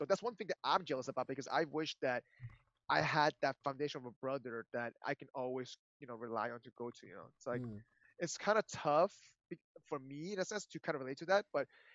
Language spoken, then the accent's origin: English; Florida, United States; I mean, growing up in South Florida, you know, it was a little different